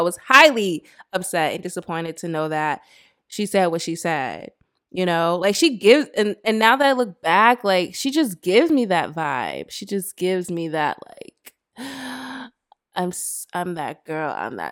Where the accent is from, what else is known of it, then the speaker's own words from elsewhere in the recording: Bronx, New York, United States; I was raised in the Bronx.